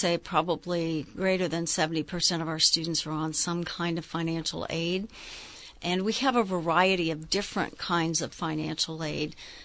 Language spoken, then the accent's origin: English; Illinois, United States; I was very fortunate to have met at a community college in my hometown in Illinois, a very wonderful group of people who helped me.